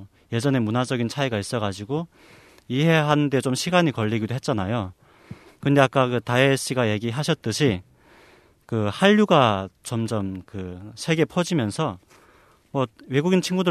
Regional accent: South Korea; 저는 한국에서 왔으니까

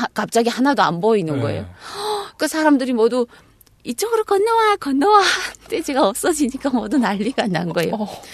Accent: North Korea; now in South Korea; 근데 결정적으로 아기가 생긴 걸 알게 되면서 북한 땅에서는 못 산다.

